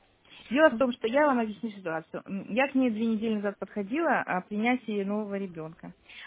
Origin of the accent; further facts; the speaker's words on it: Chișinău, Moldova; Я к вам из Молдовы, из Кишинева.